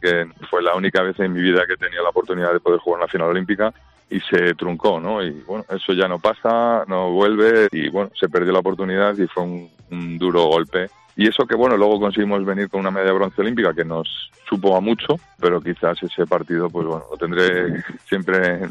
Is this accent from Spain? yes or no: yes; Madrid, Community of Madrid, Spain; born there; also born or lived in Ciudad Real; now in Guadalajara, Spain; aunque yo nací en Madrid, luego, pues bueno, pues encima las circunstancias laborales, profesionales, me han hecho pasar una cantidad importante de años, 11 años prácticamente en Ciudad Real y bueno, pues ahora ya llevo 4 compartiendo vida en Guadalajara